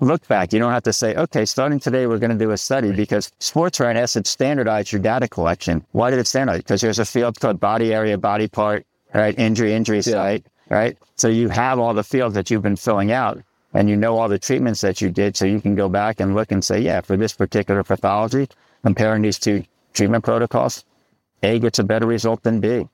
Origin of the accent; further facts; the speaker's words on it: Farmington, New Jersey, United States; So Rich and I grew up in New Jersey, the Garden State, right? Yeah. In a farming community. A great place to grow up, by the way, Farmington.